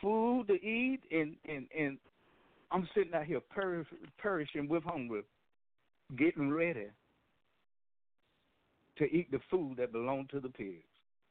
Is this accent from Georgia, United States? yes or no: yes; Georgia, United States; You know, I'm from Georgia. And at grandmother's farm, we had pigs.